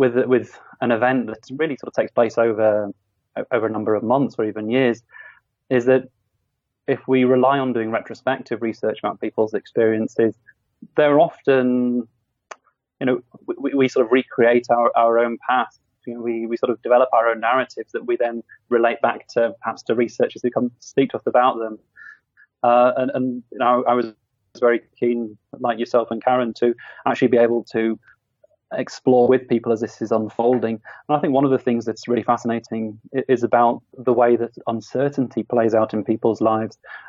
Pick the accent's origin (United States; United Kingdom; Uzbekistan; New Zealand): United Kingdom; now in Mallorca, Spain; I am a British person who happens to be living in Mallorca in Spain. I've been living here now for 3 years full time and coming up to 5 years part time.